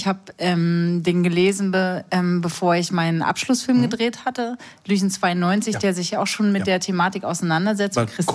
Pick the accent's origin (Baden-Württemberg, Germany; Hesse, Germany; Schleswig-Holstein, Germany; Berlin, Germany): Berlin, Germany; ich bin in Berlin aufgewachsen und meine Eltern haben ein Haus gebaut, 5 Jahre lang in Brandenburg.